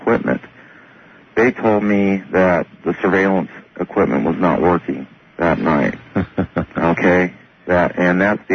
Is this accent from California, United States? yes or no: yes; California, United States; I'm from Orange County, California.